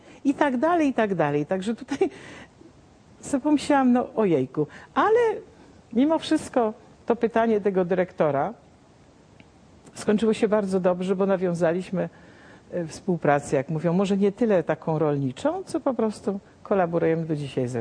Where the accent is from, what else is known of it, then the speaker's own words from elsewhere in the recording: Warmian-Masurian Voivodeship, Poland; sama jestem ze wsi mazurskiej. Moi rodzice byli rolnikami i skończyłam także szkołę rolniczą.